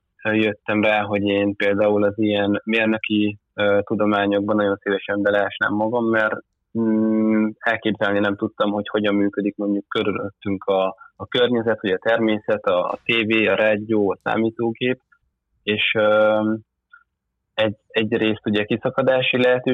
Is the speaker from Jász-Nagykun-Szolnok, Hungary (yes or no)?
yes; Rákóczifalva, Jász-Nagykun-Szolnok, Hungary; Rákóczi falván, amikor felnőttem, az első 20 évemet ott töltöttem, hogy ez egy szólnak mellett egy kis falu, vagyis hogy néhány éve már azért várossá nyilvánították.